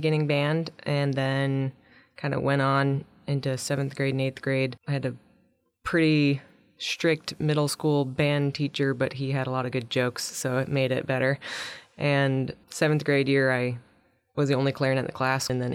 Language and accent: English; East Coast, United States; now in Petersburg, United States; I'm from the East Coast, and I applied to jobs when I graduated from college and ended up in Metlakatla